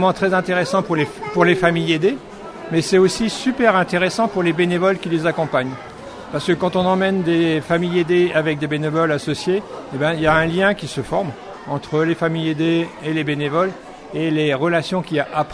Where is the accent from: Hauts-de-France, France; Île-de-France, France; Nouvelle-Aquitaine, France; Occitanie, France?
Île-de-France, France; Saint-Ouen-l'Aumône; Et moi je suis de Saint-Ouen-l'Aumône.